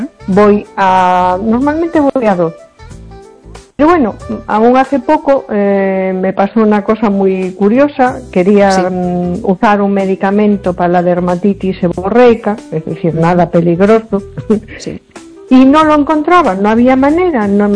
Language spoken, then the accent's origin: Spanish; A Coruña, Galicia, Spain; de Coruña.